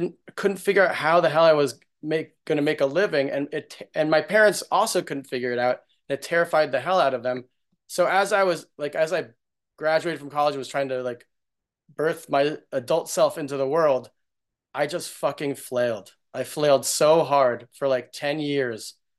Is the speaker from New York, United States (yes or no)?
yes; New York, United States; I grew up in New York. My dad was like a businessman